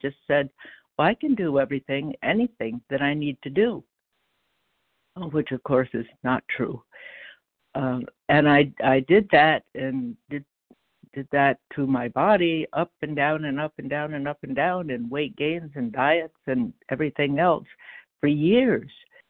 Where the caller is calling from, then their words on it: Vermont, United States; I'm in Vermont.